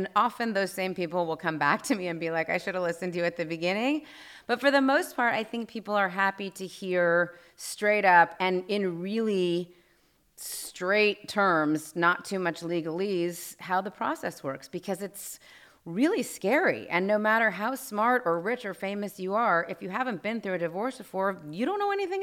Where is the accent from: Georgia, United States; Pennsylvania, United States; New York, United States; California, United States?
California, United States; Los Angeles; I guess I grew up here in Los Angeles.